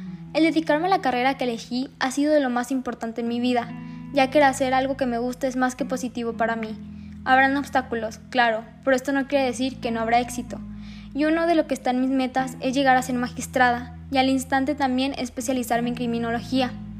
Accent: Saltillo, Coahuila, Mexico; soy de Saltillo, Coahuila

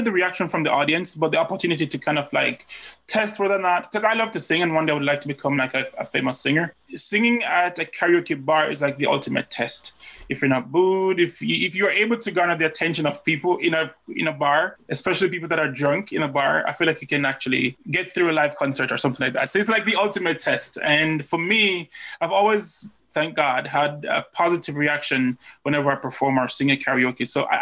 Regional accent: Jamaica; now in United States; I was born and raised in Jamaica, but I've been living in America for the past 10 and a half years.

